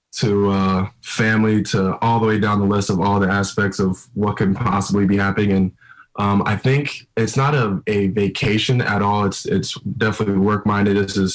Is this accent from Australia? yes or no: no; Finland; first language Swedish; English is a second language; actually from a part of Finland where they speak Swedish, minority. I don't know the exact percentage, but my first language was actually Swedish. When I was a kid, my first couple words were Swedish